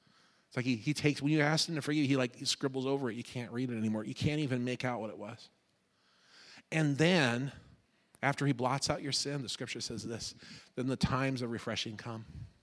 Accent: South Dakota, United States; I'd never been out of South Dakota before. I was born and raised in South Dakota.

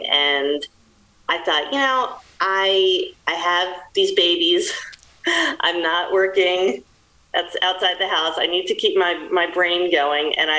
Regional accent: East Coast, United States; now in Wisconsin, United States; Also, I'm originally from the East Coast, but now I live in Wisconsin, so I love living here.

